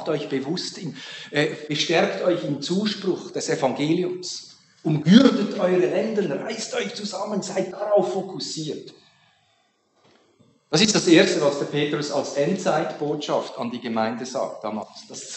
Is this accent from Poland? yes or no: no; Aargau, Switzerland; bei uns in Aargau, in der Bezirksschule, die Klassen werden dort aus verschiedenen Abgängen, aus verschiedenen Primarschulen zusammengestellt.